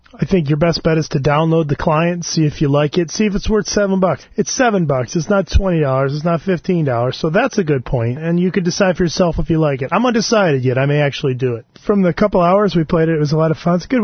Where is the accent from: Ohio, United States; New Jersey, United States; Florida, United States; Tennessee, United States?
Ohio, United States; Cleveland; which is not easy because we are from Cleveland.